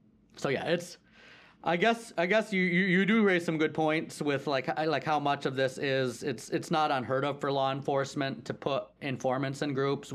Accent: Michigan, United States; I grew up in Michigan

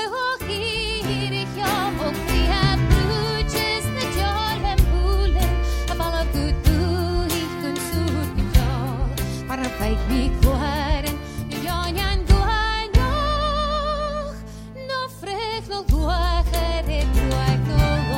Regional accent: Scotland, United Kingdom; I come from the Hebrides on the west coast of Scotland, and we have a great tradition in Scots Gaelic song.

